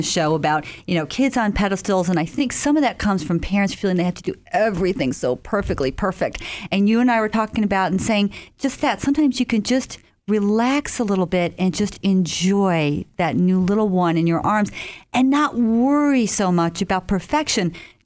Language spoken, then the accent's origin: English; Western Springs, Illinois, United States; in my hometown of Western Springs